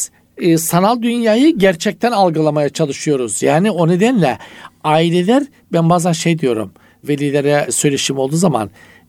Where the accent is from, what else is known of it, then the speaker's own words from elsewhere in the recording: Trabzon, Turkey; also born or lived in Rize; O zaman Rize'nin Çayır ilçesinde oturuyoruz. Allah'a şükür Trabzonluyum da.